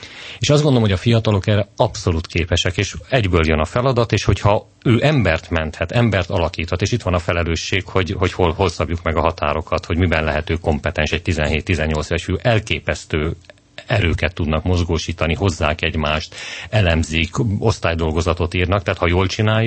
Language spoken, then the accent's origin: Hungarian; Komárom, Komárom-Esztergom, Hungary; én vidéki ember vagyok, Komáromban nőttem